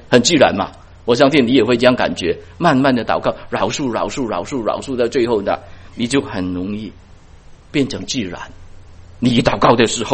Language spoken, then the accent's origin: Chinese; China; 我们中国人说忘恩负义，对不对？